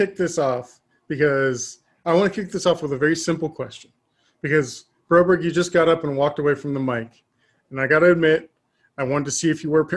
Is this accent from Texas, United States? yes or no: yes; Texas, United States; As a Texan, I have to wear jeans.